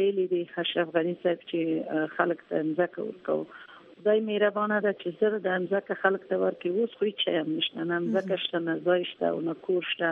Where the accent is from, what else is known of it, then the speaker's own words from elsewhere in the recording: Logar, Afghanistan; زه اصل د لوګر یم